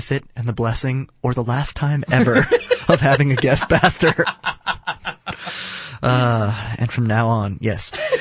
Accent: United States; And it's interesting because we're American, okay?

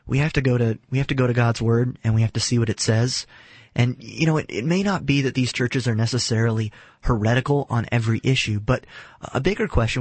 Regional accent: United States; And it's interesting because we're American, okay?

